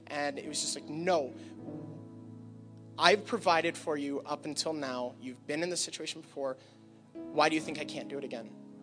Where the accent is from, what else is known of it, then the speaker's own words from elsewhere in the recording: Oregon, United States; for their first Christmas away from home, we're from Oregon, their first Christmas away from family